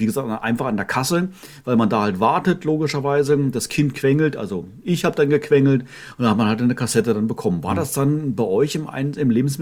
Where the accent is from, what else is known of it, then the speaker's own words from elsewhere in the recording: Northern Germany, Germany; meine Kindheit war ja in Norddeutschland.